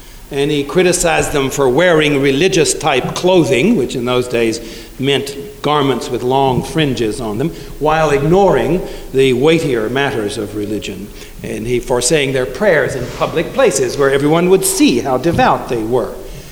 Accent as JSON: {"language": "English", "town": "Shelbyville", "region": "Kentucky", "country": "United States", "tie": "born or raised there", "said": "because I grew up in Shelbyville, and Cincinnati is about as close to Shelbyville as I've lived in the last 50 some odd years."}